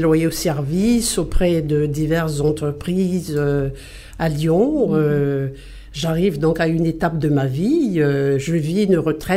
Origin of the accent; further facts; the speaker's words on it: Antananarivo, Analamanga, Madagascar; moved away as an adult; now in France; je viens de Antananarivo. Mm-hmm. J'ai passé pratiquement toute ma jeunesse, mes études et bien évidemment à Antananarivo. Mm-hmm. Et puis donc par la suite, en arrivant en France